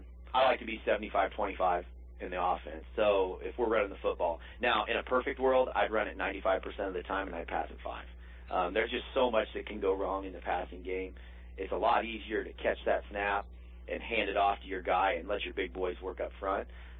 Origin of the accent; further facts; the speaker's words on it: Falls City, Nebraska, United States; Yeah, and, you know, I've never been to Fairbury. I grew up in Fall City. I don't think I've ever set foot in that town